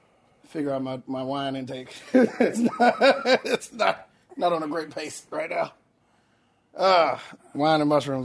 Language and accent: English; Tallahassee, Florida, United States; Tallahassee, Florida.